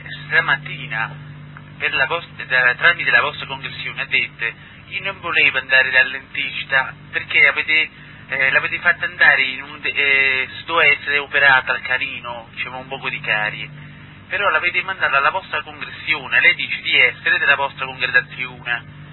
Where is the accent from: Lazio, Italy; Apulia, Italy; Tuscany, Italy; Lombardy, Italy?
Apulia, Italy; Foggia; Io vengo da Foggia